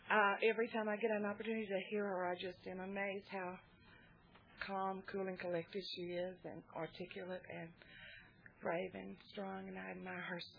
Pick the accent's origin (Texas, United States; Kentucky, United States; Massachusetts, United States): Texas, United States; I'm from Texas, and I made the most wonderful discovery today.